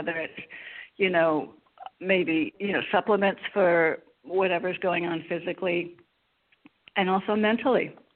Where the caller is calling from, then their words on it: Connecticut, United States; in Connecticut.